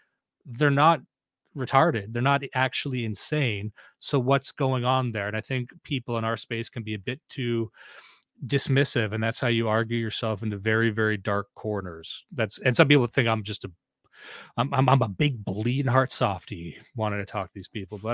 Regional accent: Canada; the reason I'm Canadian, I can't vote for Trump

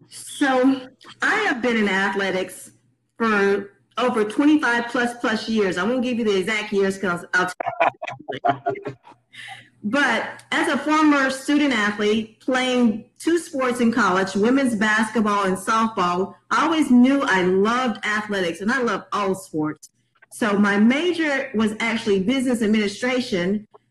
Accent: Mississippi, United States; I returned in 2018 back to my home state of Mississippi

